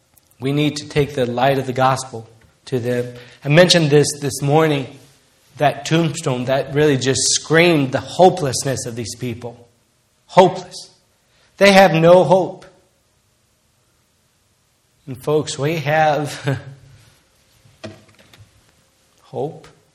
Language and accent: English; Brazil; come afternoon growing up in Brazil as a little boy